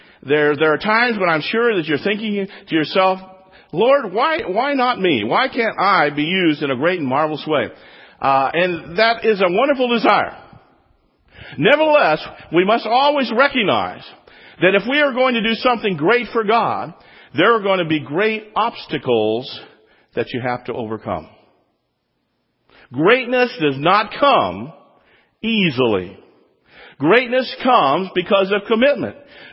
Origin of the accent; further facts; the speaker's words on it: United States; born there; I was born right here in America, but I was also born again in South Korea.